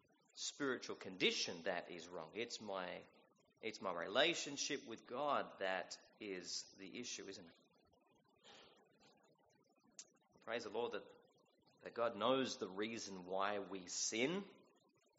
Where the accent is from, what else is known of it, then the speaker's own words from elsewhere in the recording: Australia; I was born and raised on the island, so I'm just lazy. Probably could say I'm Australian, therefore I'm lazy.